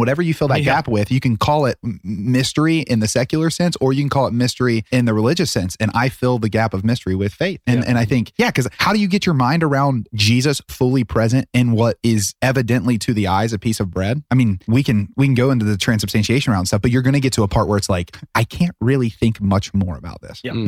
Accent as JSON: {"language": "English", "region": "Ohio", "country": "United States", "tie": "born or raised there", "said": "I have tons of friends from my hometown because we're kind of the beginning of the Bible Belt down in Southern Ohio."}